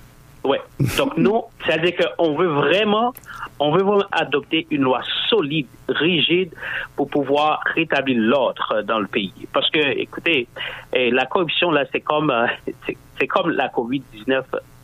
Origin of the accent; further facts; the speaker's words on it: Canada; quand on arrive quelque part dans un pays étranger, on dit qu'on est Canadien